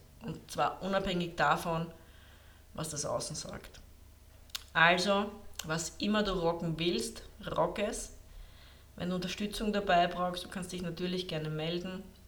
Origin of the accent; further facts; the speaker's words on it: Lower Austria, Austria; accent: Austrian; now in near Vienna, Austria; ich bin ja in der Nähe von Wien, hört man eh fast gar nicht meinen österreichischen Akzent. Auf jeden Fall, ich bin jetzt nicht direkt in Wien, sondern in der Nähe von Wien lebe ich.